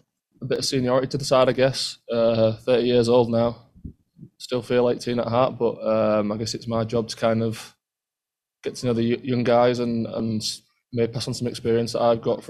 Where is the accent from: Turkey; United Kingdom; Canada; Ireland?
United Kingdom; England; now in United States; I think everyone knows us as English people, we're quite lazy, aren't we?